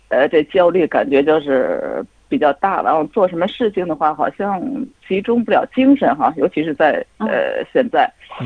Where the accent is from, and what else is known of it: China; now in Australia